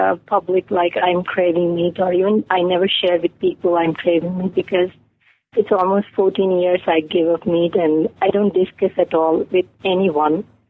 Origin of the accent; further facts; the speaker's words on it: India; moved away as an adult; now in United States; I was originally from India, and my parents, along with my younger sister, still live there. And I moved to the United States after my marriage.